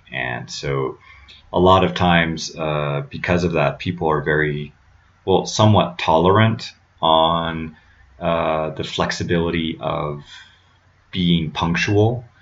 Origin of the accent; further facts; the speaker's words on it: United States; now in France; And as an American, I remember, well, if when I was working in the States